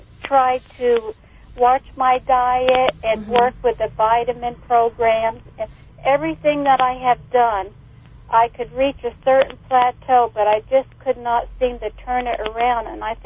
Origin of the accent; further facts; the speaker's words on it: San Diego, California, United States; Well, I'm from San Diego, California, and I'm a homemaker.